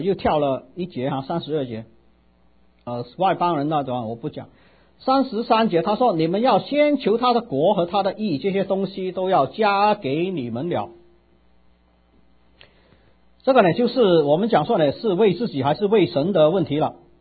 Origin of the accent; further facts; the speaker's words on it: China; 我觉得我们中国人对这点这种神自己的设计完全没有了解的